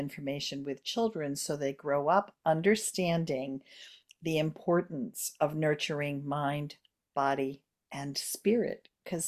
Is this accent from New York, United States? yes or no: no; Maine, United States; needed to move back to my hometown in Maine and live with my parents for quite a few years